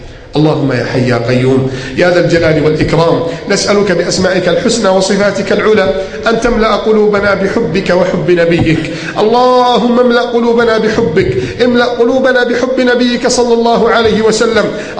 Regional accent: Egypt

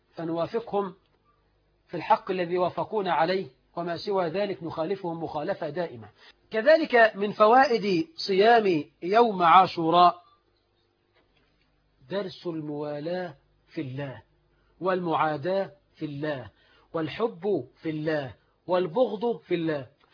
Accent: Egypt; نحن كمصريين

